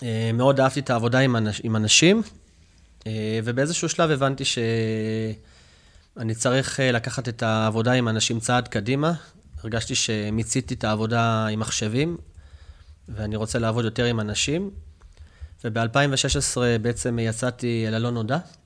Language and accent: Hebrew; Jerusalem, Jerusalem District, Israel; now in Ramat Gan, Israel; אני ירושלמי במקור, כמוך, כיום כבר ברמת גן.